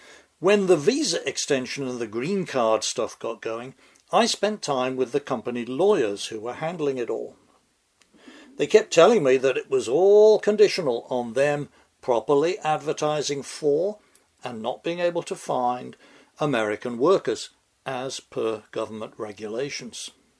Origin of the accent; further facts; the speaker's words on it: England, United Kingdom; moved away as an adult; now in United States; 30 years ago, in October 1985, I came to the USA from England on an H-1 guest worker visa.